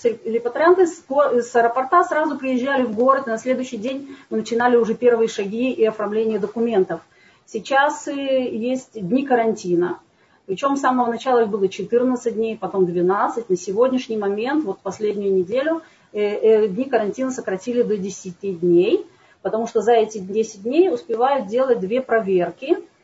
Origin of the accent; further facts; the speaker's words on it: Almaty, Kazakhstan; moved away as an adult; now in Haifa, Israel; И я приехала в Хайфу 25 лет назад, в апреле будет уже 25 лет. Я приехала из Казахстана, из Алматы. Я закончила там университет и после этого приехала сюда в кибуц. Полгода жила в кибуце, после этого переехала в Хайфу.